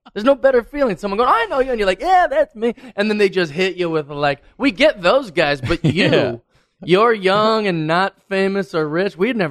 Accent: Seattle, Washington, United States; But growing up in Seattle, like I said, it's a very liberal area, very pro-arts, very fun place to grow up.

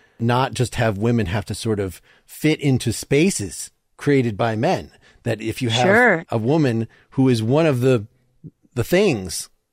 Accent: the South, United States; I'm from the South, and I don't see enough Southerners.

